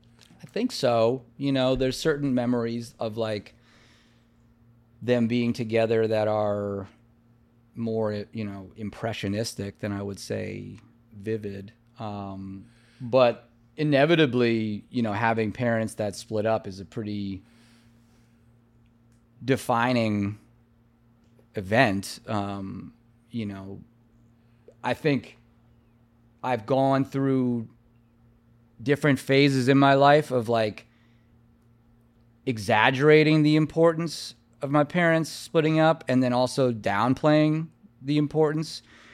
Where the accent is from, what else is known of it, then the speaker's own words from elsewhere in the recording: New York City, New York, United States; I grew up in Manhattan. I grew up on 64th Street.